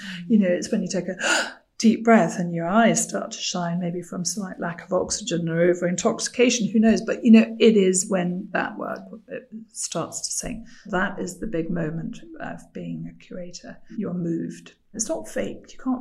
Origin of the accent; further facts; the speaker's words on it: Edinburgh, Scotland, United Kingdom; You just turn up and you go … from Edinburgh. So I just did that.